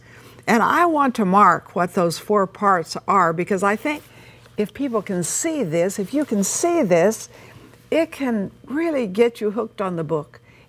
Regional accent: Texas, United States; So I'm from Texas. I'm a Texan. My mother always canned in the summertime.

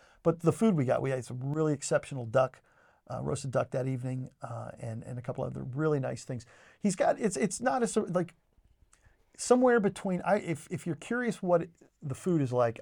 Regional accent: Austin, Texas, United States; now in Oklahoma City, United States; I grew up in Austin, Texas, and I moved away in 1986, the very year that Pearl's came to Austin.

